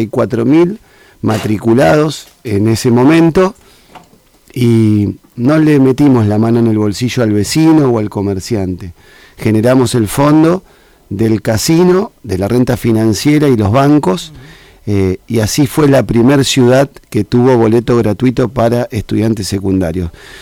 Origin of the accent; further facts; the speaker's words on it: Santa Fe, Argentina; De Villa Setúbal. De Villa Setúbal, ahí pegadito a Villadora.